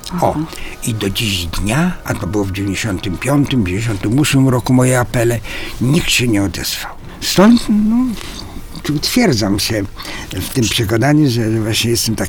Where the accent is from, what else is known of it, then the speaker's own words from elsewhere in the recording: Warsaw, Masovian Voivodeship, Poland; I urodziłem się na Marszałkowskiej 135, w ruiny. Wychowałem się 16 lat na Chorze 84, ruiny. Ale moje ruiny.